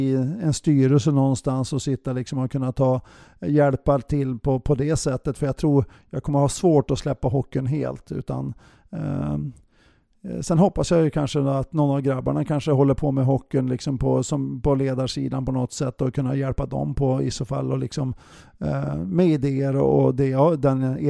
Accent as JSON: {"language": "Swedish", "town": "Örnsköldsvik", "region": "Västernorrland County", "country": "Sweden", "said": "eftersom jag är från Övik eller från Bjästa"}